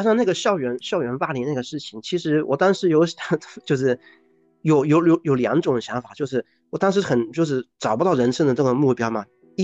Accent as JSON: {"language": "Chinese", "region": "Hunan", "country": "China", "tie": "born or raised there", "said": "因为我不是说过我小时候是在湖南的农村嘛"}